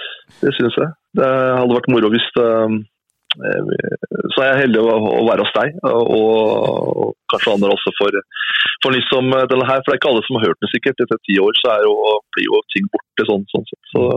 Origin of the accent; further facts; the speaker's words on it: Oslo, Norway; also born or lived in Svarstad; jeg er født og oppvokst i Oslo, så flyttet jeg litt rundt i Svarstad i Vestfold, hadde fantastiske år der, og så flyttet vi tilbake til Oslo igjen